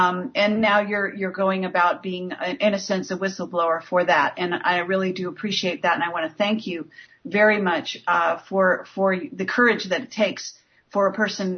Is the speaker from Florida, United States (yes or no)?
no; California, United States; I come from Northern California.